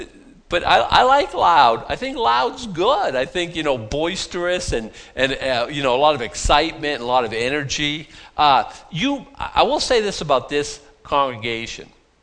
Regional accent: Boston, Massachusetts, United States; I grew up in Boston. We don't have any around here, but like, you know, there was Hyde Park and Brighton where I lived

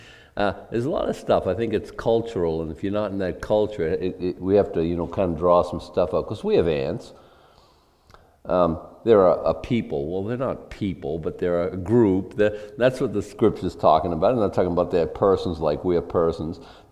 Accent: Boston, Massachusetts, United States; moved away as an adult; We said, and we're both from Boston, okay? The family's moved up here in 1976

